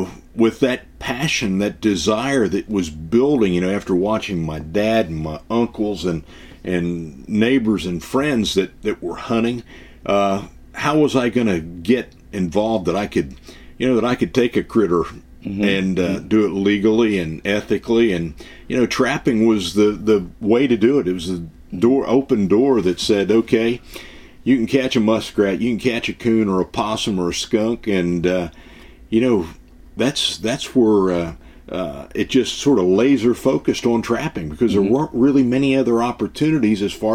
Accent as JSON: {"language": "English", "region": "Pennsylvania", "country": "United States", "tie": "born or raised there", "moved": "as an adult", "said": "That's right. I grew up in Pennsylvania and remained there until 1978. And at that time, I took off for the South to South Carolina"}